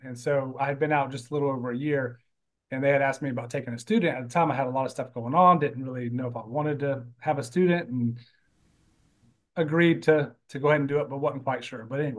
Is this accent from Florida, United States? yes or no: yes; Florida, United States; now in Gainesville, United States; Florida. Panhandle of Florida.